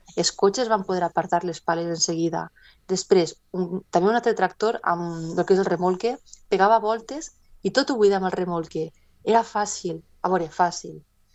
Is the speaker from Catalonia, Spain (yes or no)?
no; Utiel, Valencian Community, Spain; al meu poble, a Utiel